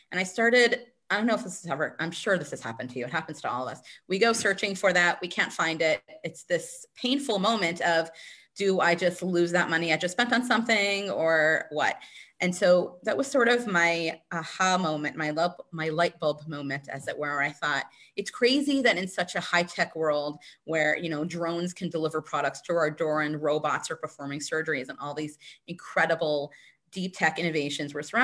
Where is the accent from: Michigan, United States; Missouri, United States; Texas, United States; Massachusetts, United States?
Texas, United States; Dallas; moved away as an adult; now in Israel; I come from a financial services background, just about 20 years, both in Dallas, Texas, my hometown, and now in Israel, where I've been living for 15 years.